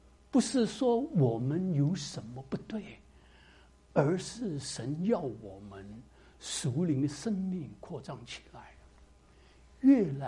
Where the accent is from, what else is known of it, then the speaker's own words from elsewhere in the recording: Shanghai, China; 我是上海人